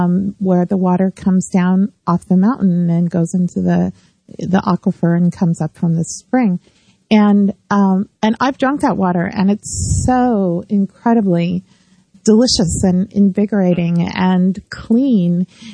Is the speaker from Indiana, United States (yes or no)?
no; California, United States; I'm originally from California